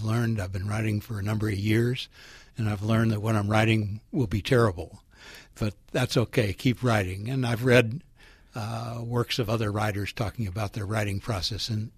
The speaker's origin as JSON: {"language": "English", "town": "St. Louis", "region": "Missouri", "country": "United States", "tie": "born or raised there", "said": "I grew up in St. Louis, Missouri, and was living there when I started writing, so went to some courses at the local university."}